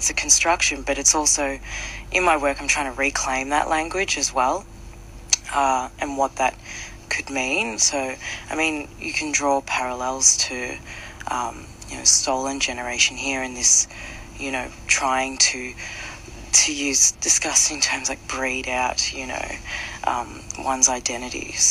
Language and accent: English; Australia; growing up in Australia, South African parents in a small regional town